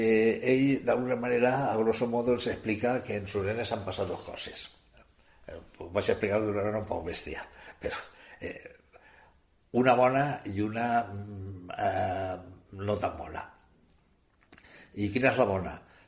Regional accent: Tavernes Blanques, Valencian Community, Spain; El primer nucli de fora de València és el de Tavernes Blanques, perquè jo soc de Tavernes

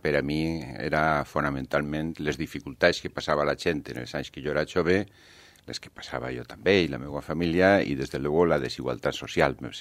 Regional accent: Valencia, Valencian Community, Spain; que sóc jo de València

